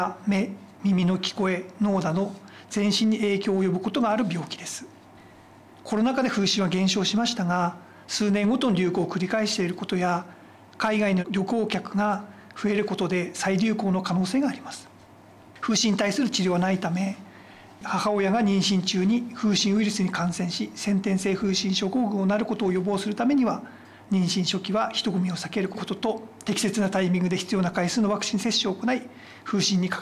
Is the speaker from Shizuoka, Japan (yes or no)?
no; Morioka, Iwate, Japan; 出身は盛岡市ですね。